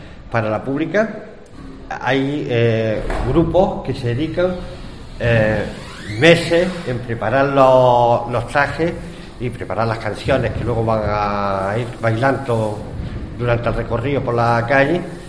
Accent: Cáñar, Andalusia, Spain; born there; hablo de mi pueblo natal, de Cañas, de la Alpujarra, de Granada

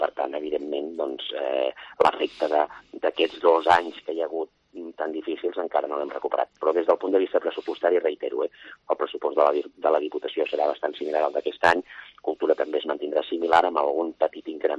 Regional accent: Puigcerdà, Catalonia, Spain; soc de Puigcerdà

